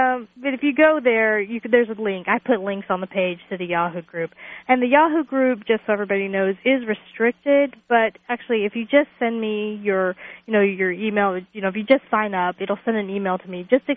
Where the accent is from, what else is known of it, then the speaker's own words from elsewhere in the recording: Texas, United States; born there; I was born in Texas.